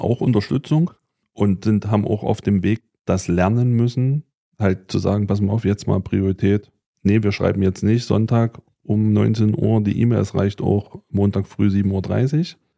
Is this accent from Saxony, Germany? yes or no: yes; Bautzen, Saxony, Germany; also born or lived in Dresden; now in Gera, Germany; Bautzen, haben davor in Dresden gewohnt und sind dann 16 durch meine Trainertätigkeit dann bei Wismut Gera damals dann gesagt nach Gera gezogen.